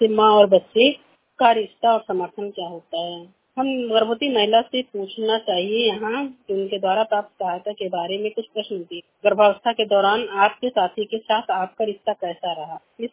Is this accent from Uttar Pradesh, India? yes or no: yes; Basti, Uttar Pradesh, India; मैं बस्ती जिले से हूँ। मेरा उम्र 53 साल है।